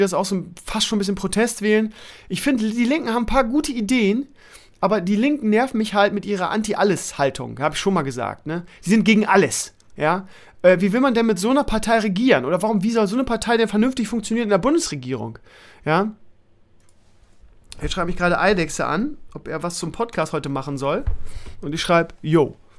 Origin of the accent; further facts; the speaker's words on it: Bremen, Germany; Als Bremer, wir haben bei uns immer SPD gewählt, das war auch Tradition.